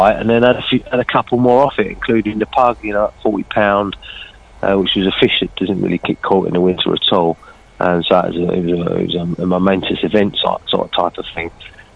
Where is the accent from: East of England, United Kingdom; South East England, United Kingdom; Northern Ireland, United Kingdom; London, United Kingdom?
South East England, United Kingdom; obviously, initially I'm from Kent. I fished a lot of Kent waters when I was sort of going through the ranks